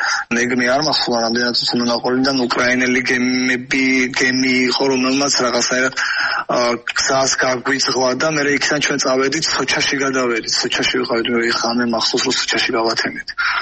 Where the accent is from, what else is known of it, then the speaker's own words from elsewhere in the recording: Batumi, Adjara, Georgia; also born or lived in Sukhumi; მე თავს ბათუმელავ თუ უკვე რომ არ მე ყოველთვის ძახი სოხუმელი ვარ მეთქე, მაგრამ თავს ბათუმელავ თუ რა გავიზარდე ამ ქალაქომსა